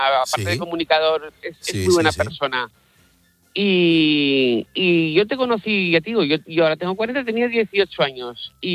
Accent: Zaragoza, Aragon, Spain; now in Vigo, Spain; soy de Zaragoza y vivo en Vigo, porque sí. Una gallega, y aprovecho para decirle, una gallega me echó el lazo y vine a vivir aquí

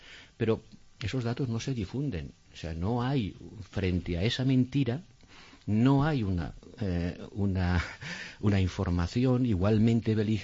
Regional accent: Pyrenees, Spain; O sea, yo soy del Pirineo.

